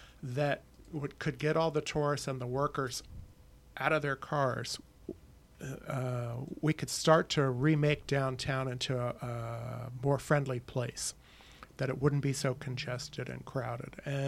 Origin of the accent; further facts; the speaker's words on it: Washington, District of Columbia, United States; Yeah, I'm from Washington, D.C.